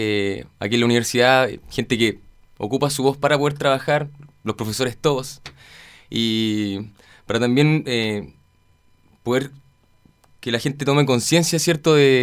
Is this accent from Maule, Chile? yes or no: no; Concepción, Biobío, Chile; now in Osorno, Chile; Bueno, yo soy de Concepción y llegué el año pasado a Osorno